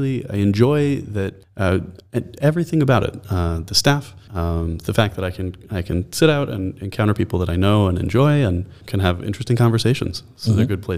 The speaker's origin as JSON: {"language": "English", "town": "Dallas", "region": "Texas", "country": "United States", "tie": "born or raised there", "also_born_or_lived": "California", "lives_now": "Berlin, Delaware, United States", "said": "but yes, I am originally American. I was born and raised in Dallas."}